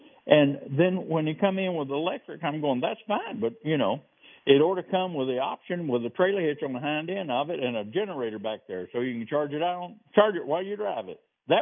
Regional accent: Missouri, United States; I'm from Missouri. Show me.

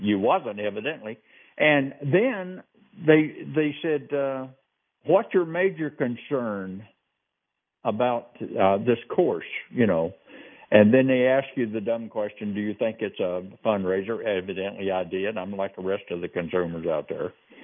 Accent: North Carolina, United States; I told them my biggest concern was I'm from North Carolina. That's NASCAR country.

